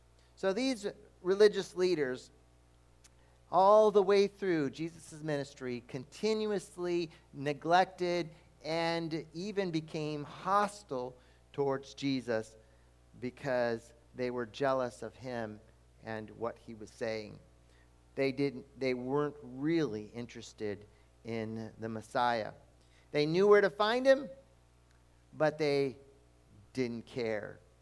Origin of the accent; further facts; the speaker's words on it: Brazil; now in United States; Now, when I was growing up in Brazil, this gave me access to many star formations that you don't see here in the north.